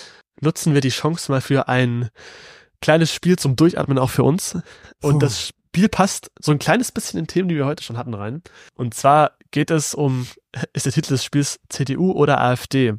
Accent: Saxony, Germany; ich als Sachse, der sicherlich nicht CDU wählt

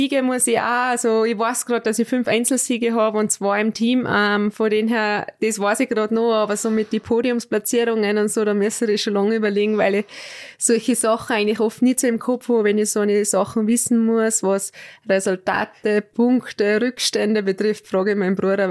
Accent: Austria; Es ist bei uns in Österreich, ich kenne die Mädels, mit denen ich unterwegs bin, schon jahrelang.

